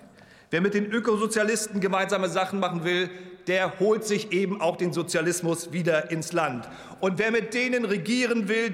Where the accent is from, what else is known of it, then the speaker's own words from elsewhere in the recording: Germany; ich bin wie Herr Lemmel in der DDR groß geworden